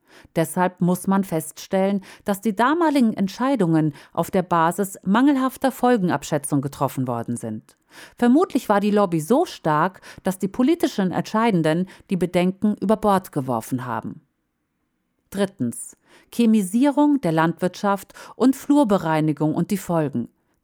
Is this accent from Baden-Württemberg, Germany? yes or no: yes; Meckesheim, Baden-Württemberg, Germany; In meiner Heimatgemeinde Meckesheim im Kraichgau